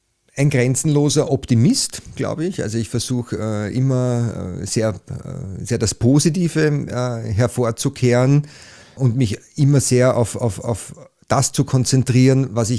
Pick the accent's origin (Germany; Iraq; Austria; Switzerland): Austria; Liesing, Vienna; ich bin jetzt aus Liesing, da darf man ein bisschen Werbung machen